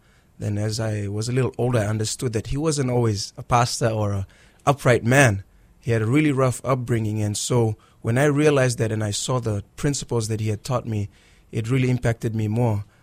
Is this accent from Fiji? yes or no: yes; Fiji; Growing up in Fiji, there is a great sense of family, everybody's family.